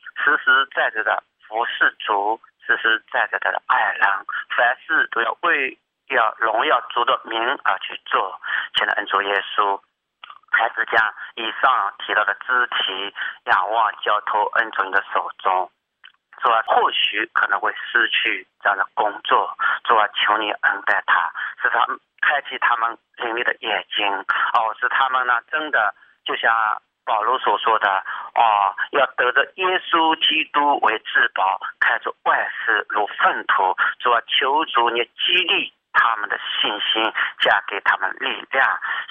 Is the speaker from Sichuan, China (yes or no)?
no; Zhejiang, China; 我是来自浙江省的